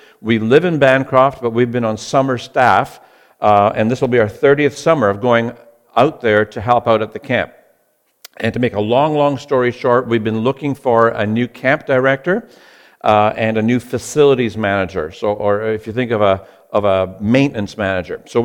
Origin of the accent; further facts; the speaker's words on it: Scotland, United Kingdom; born there; moved away; I was born in Scotland. Some of you know that. And where's the Scottish accent? It's back in Scotland.